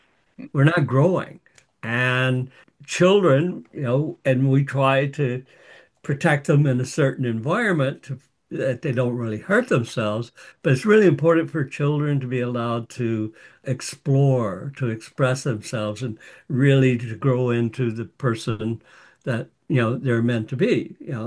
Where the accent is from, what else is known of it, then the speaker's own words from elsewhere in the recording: the South, United States; this is because of the way I grew up in the South and, the dysfunctional families